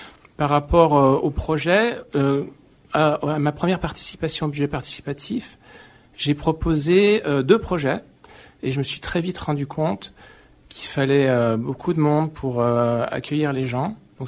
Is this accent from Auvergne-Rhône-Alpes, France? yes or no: yes; Auvergne-Rhône-Alpes, France; Moi, je viens de Savoie.